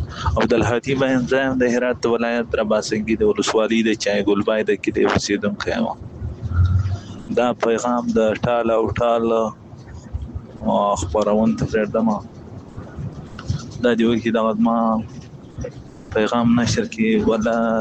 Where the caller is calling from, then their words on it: Iran; خو زه دلته مړ په ایران کې یو